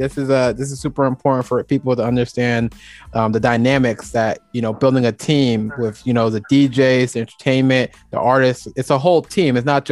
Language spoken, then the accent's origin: English; New Jersey, United States; I'm from New Jersey and I'm the founder of the club.